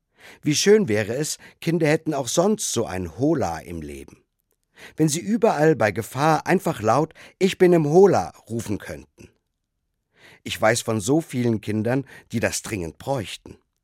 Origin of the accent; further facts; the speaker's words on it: Rhineland-Palatinate, Germany; In meiner Heimat am Mittelrhein heißt dieses magische Wort Boot